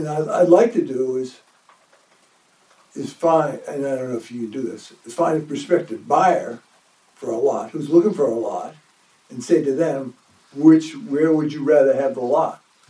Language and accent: English; Laconia, New Hampshire, United States; I grew up in Laconia, okay, and the first thing I bought when I graduated from college was that piece of land. And it's always been my intention of doing something back here in New Hampshire.